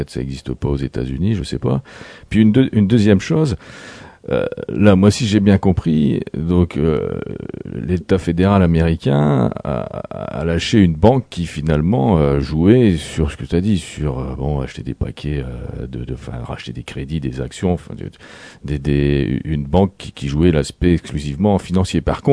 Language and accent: French; France; chez nous, en France, il y a quand même